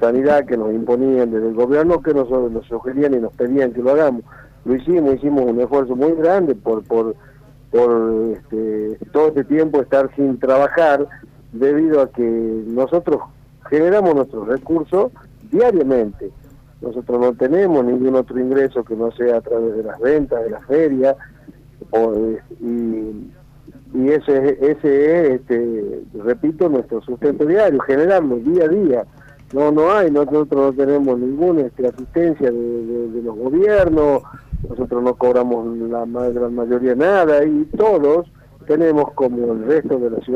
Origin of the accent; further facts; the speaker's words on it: Famaillá, Tucumán, Argentina; en este caso de Famayá, yo soy de Famayá